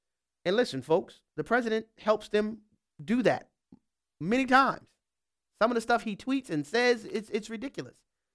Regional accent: Louisiana, United States; We'll begin in my home state of Louisiana, where Sonia is on the line.

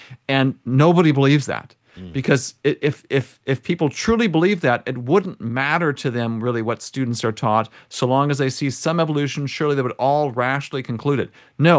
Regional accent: Wisconsin, United States; I grew up in Wisconsin, 23 years of my life.

